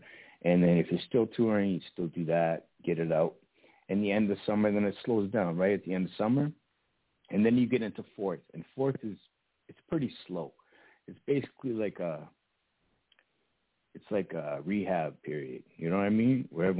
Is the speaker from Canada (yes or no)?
yes; Canada; because I'm Canadian, too.